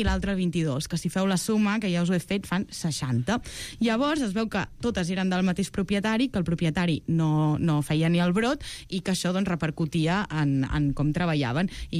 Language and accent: Catalan; Catalonia, Spain